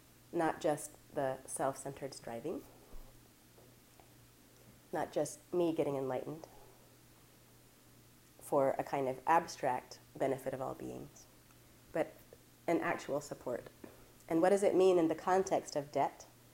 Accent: Southern US, United States; I grew up in the South, so I don't know if we want to turn on the air conditioning.

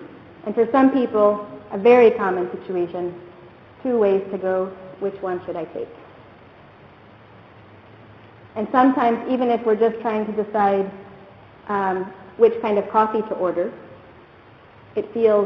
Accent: United States; Since I come from the United States, where hitchhiking is outlawed, is against the law for many good reasons

